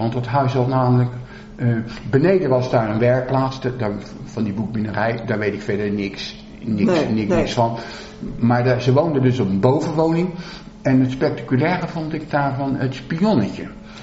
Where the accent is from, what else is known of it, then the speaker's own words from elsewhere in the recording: Leiden, South Holland, Netherlands; geboren in het academisch ziekenhuis in Leiden. Daarin zal ik niet uniek zijn. En vervolgens heb ik tot mijn 20ste, of ietsje langer nog, in de Mors gewoond, ja. In de Jacob Katslaan.